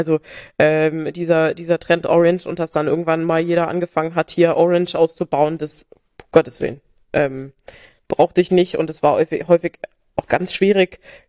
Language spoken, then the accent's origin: German; Rhineland-Palatinate, Germany; Ich habe dann so ein bisschen in einem Hotel, in einem ganz tollen Weinhotel an der Mosel in meinem Heimatort gekellnert